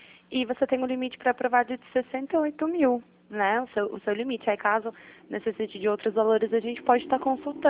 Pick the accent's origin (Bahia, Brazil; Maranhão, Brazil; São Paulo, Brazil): São Paulo, Brazil; Jundiaí; Eu sou aqui de Jundiaí